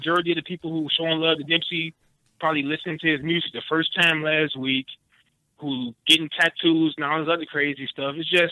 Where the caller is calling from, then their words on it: Chicago, Illinois, United States; I'm calling from Chicago.